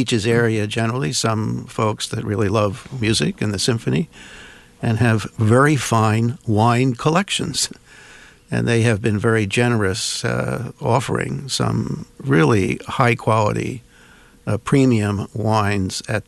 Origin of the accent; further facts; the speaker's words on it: Northeast, United States; I was raised in up in the Northeast, retired about 10 years ago, and when we were looking for a place to live, came down here